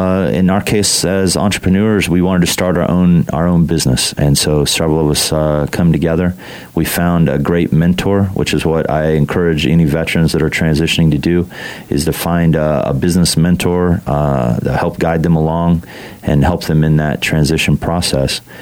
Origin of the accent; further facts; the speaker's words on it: Kansas, United States; I'm originally from Kansas, went to high school here, attended and graduated Kansas State University years ago